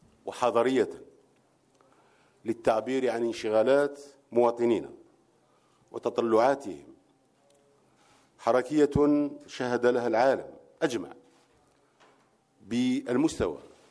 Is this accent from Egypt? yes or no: no; Algeria; هذا اللقاء يأتي في لحظة تاريخية تشهدها بلادنا الجزائر